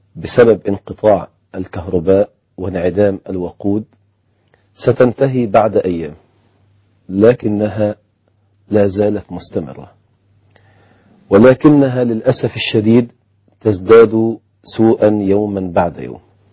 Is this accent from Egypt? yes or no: yes; Egypt; يعني نحن عندنا في مصر أزمة وقود وأزمة سولار وأزمة بنزين